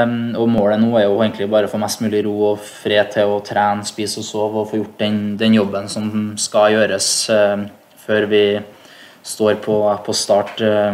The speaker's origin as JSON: {"language": "Norwegian", "town": "Trondheim", "region": "Trøndelag", "country": "Norway", "said": "når jeg står hjemme I Trondheim den 1. mai"}